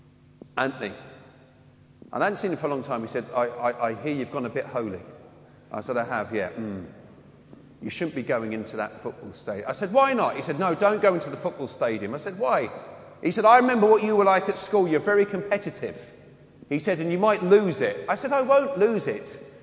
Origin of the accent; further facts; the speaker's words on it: Wembley, London, United Kingdom; because I'm from Wembley, it was like a school reunion.